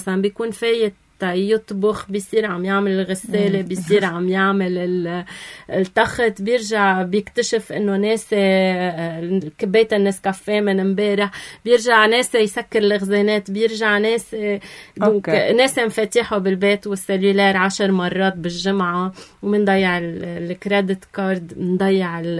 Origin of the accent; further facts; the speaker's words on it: Syria; أنا سوري بيجوا 100%.